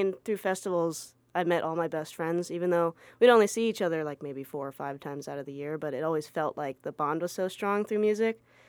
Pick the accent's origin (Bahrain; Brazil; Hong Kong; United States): United States; Tracy, California; now in Santa Cruz, United States; I was in Tracy. I grew up in Tracy, California, Central Valley, where it gets to about 113 degrees in the summer. But now I live in Santa Cruz, where it's about a balmy 75.